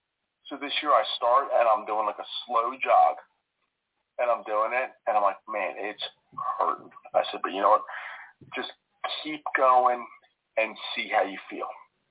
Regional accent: Philadelphia, Pennsylvania, United States; I grew up in Philadelphia, so those landmarks are basically in my backyard.

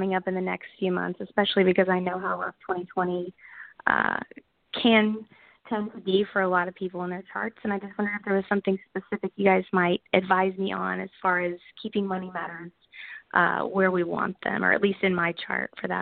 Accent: Irving, Texas, United States; born there; my birthday is March 4th of 1980, and I was born in Irving, Texas.

